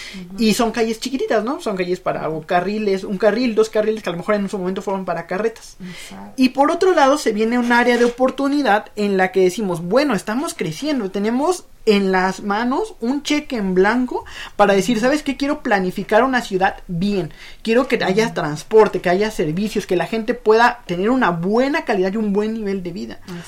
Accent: Milpa Alta, Mexico City, Mexico; pues yo vengo de Milpa Alta, ¿no? Mi familia ha vivido en Milpa Alta por generaciones

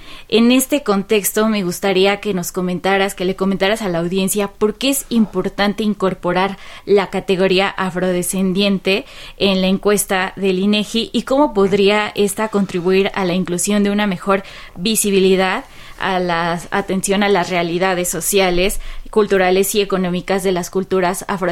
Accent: Mexico; Mochila, mucama, congo, canga, todos estos que las apropiamos como mexicanos

